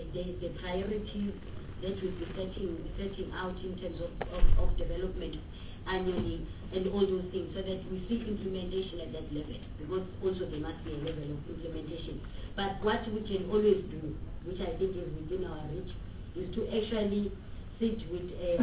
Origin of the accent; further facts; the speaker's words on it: Kenya; particularly because I'm from Kenya, and I know of two properly functioning youth directorates in the government department.